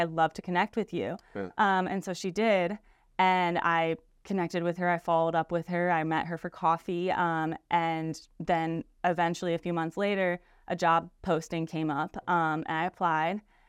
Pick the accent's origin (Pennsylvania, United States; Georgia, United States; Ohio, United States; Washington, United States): Ohio, United States; Cleveland; also born or lived in Orlando / Orange County; I am originally from Cleveland, Ohio. But I have lived in several different places, so that one of those being Orlando, Florida, Orange County, California, and now I'm back in the Cleveland area